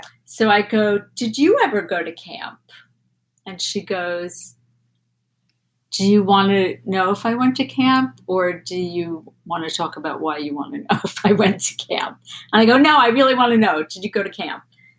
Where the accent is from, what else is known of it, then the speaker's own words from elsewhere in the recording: New York, United States; New York, because I grew up on Long Island.